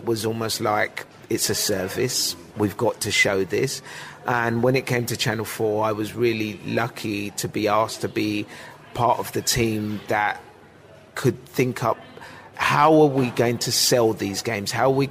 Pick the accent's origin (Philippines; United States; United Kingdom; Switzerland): United Kingdom; London; for a young kid like myself, 11, 12 years old, growing up in East London